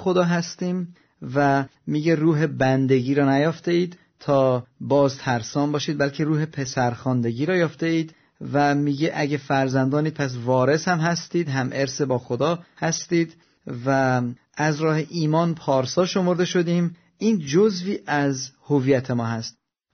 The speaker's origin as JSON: {"language": "Persian", "country": "Iran", "moved": "as an adult", "said": "وقتی که از ایران بیرون اومدم و به این کشور خارجی رفتم، در این کشور وارد دانشگاه شدم"}